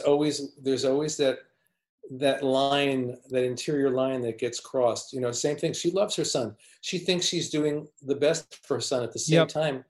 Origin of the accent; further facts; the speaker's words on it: New York City, New York, United States; Well, yeah, I grew up in New York City. I live in upstate New York, so I was not living in the city.